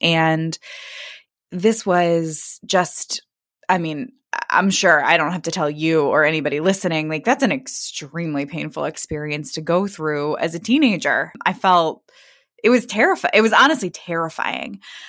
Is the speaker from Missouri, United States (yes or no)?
yes; Kansas City, Missouri, United States; now in Brooklyn, United States; So as you said … I grew up in Kansas City, Missouri. My parents are both scientists, and I live in Brooklyn with my husband